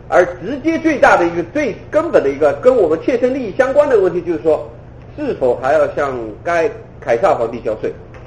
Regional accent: China; 我们中国人讲君权是受制于天啊

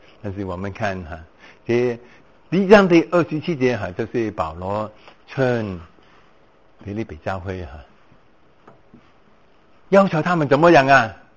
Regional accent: China; 那啊我们中国教会啊我们中国人哈、啊，那原先我们是一盘散沙哈、啊

